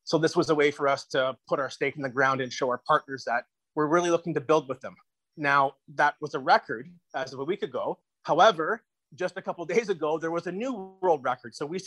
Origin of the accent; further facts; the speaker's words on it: Canada; now in Caribbean; I'm a Canadian. I live down in the Caribbean now